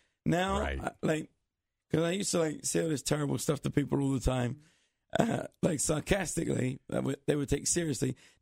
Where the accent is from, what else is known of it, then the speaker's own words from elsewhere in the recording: England, United Kingdom; And I'm English.